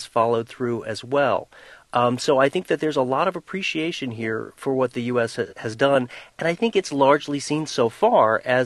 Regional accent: United States; when I would introduce myself as an American

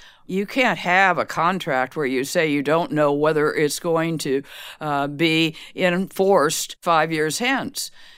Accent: United States; Not at all. I'm an American, and I want the best deal for the United States.

